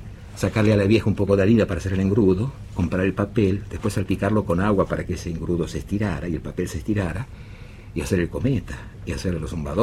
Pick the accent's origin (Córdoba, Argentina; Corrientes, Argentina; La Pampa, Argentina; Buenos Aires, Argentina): Buenos Aires, Argentina; Capital Federal, en un barrio hermoso, Floresta.